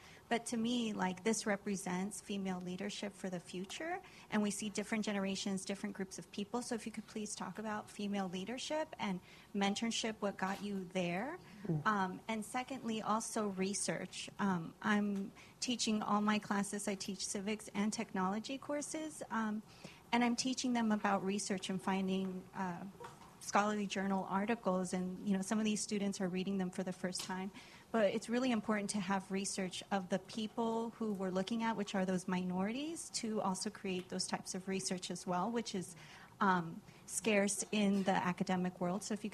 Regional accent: California, United States; professor at UDC, first generation. My family, my parents are immigrants. I'm from California.

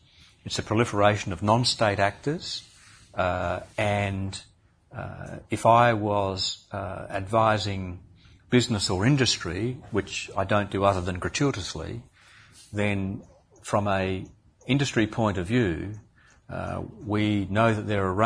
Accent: Australia; I'm an Australian minister travelling, so I make myself available to Australian journalists both here and in Australia.

